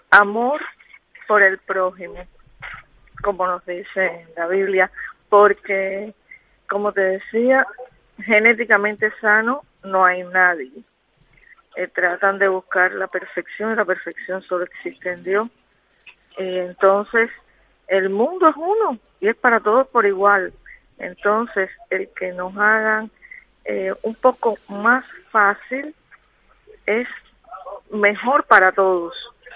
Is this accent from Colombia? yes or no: no; Cuba; now in Spain; algo que se hace allá en mi país, en Cuba